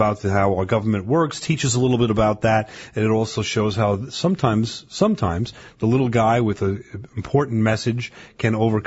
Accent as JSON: {"language": "English", "town": "Huntington", "region": "New York", "country": "United States", "tie": "born or raised there", "said": "Now, we live in Long Island, and Huntington, Long Island, there is a plaque, it's my hometown, dedicated to Nathan Hale"}